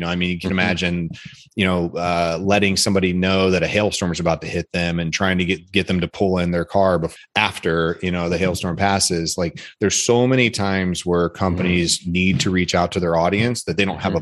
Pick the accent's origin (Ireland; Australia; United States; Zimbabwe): United States; Akron, Ohio; But I'm from Akron, Ohio, right? Like, we most Midwesterners